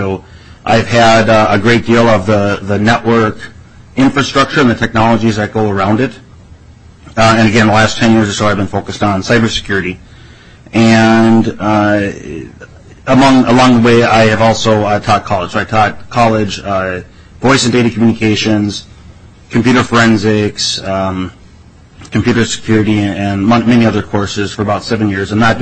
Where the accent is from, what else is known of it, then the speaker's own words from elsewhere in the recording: Albertville, Minnesota, United States; I am from the Albertville-St. Michael area, just up 94. Just outside of the Twin Cities